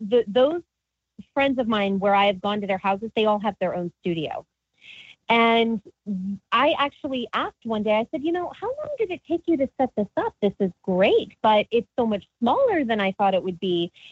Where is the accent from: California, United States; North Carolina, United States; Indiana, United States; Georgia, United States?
Georgia, United States; Savannah; You know, my hometown is Savannah, Georgia.